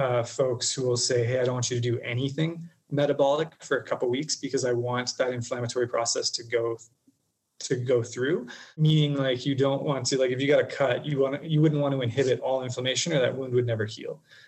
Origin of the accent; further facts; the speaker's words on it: Wisconsin, United States; born there; Now, I didn't drink in college, but I was born in Wisconsin.